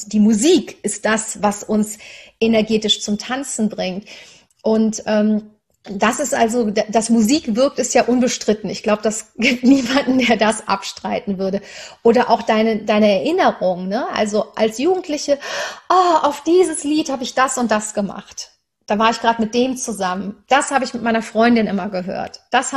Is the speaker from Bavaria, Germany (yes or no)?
no; Cologne, North Rhine-Westphalia, Germany; Ich bin in Köln aufgewachsen, sehr katholisch